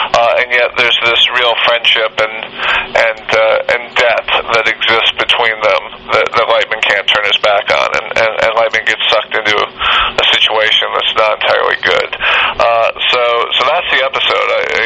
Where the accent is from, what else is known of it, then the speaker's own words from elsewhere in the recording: Illinois, United States; Yeah, I'm from Illinois originally, and I've spent a lot of time in Chicago